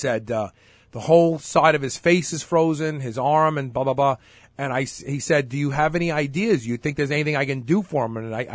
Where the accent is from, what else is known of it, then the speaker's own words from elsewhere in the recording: Brooklyn, New York, United States; See, because there's a brotherhood when you grow up in that neighborhood. I can just say, look … I'm from Bed-Stuy.